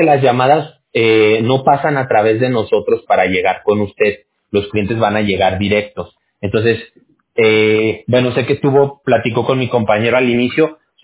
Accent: Mexico; born there; first language Spanish; yo también el inglés lo hablo, pero si a mí me tienen que explicar algo, yo prefiero en español, porque pues yo nací en México. Entonces, yo, mi primer idioma va a ser el español todo el tiempo, ¿no?

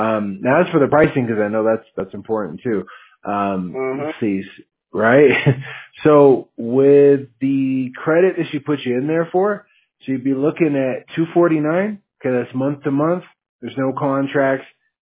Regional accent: Monroe, Washington, United States; now in California, United States; I'm from Monroe. It's in Snohomish County.

